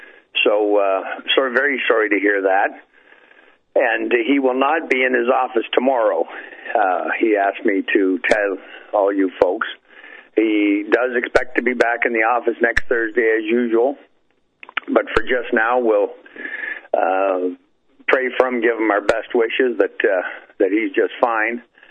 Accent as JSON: {"language": "English", "country": "Canada", "said": "Again, I'm Canadian. I can't vote or have a say in any affairs in the U.S."}